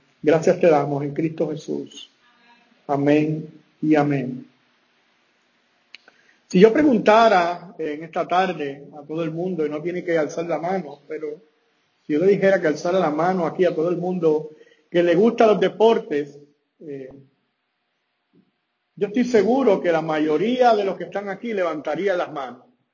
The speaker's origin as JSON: {"language": "Spanish", "country": "Puerto Rico", "said": "Yo soy puertorriqueño, yo vengo de Puerto Rico"}